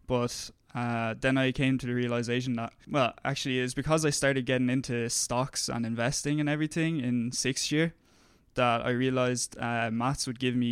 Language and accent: English; Waterford, Munster, Ireland; I'm from Waterford. And yeah, I'm studying maths with a minor in statistics in Trinity.